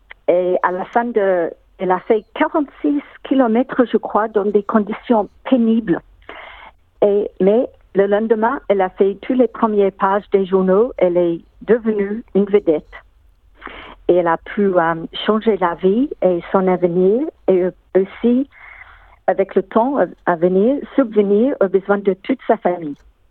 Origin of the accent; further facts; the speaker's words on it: Melbourne, Victoria, Australia; French is a second language; moved away as an adult; now in Paris, France; j'ai quitté Melbourne, je voulais changer ma vie et j'ai choisi Paris, comme ça.